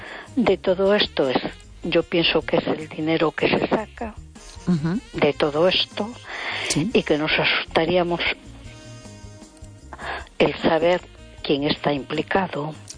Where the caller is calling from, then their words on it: A Coruña, Galicia, Spain; de Coruña.